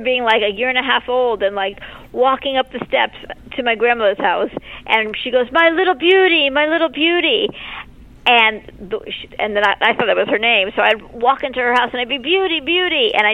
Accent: New York, United States; So I started writing these stories about my father and growing up in New York in the 70s as a latchkey kid.

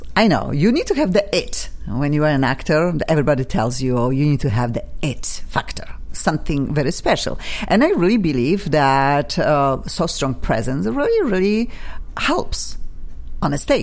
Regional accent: Poland; I'm from Poland originally.

